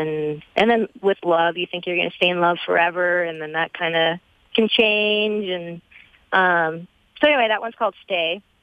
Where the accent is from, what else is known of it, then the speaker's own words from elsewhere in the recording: Minnesota, United States; Good thing I'm a Minnesotan.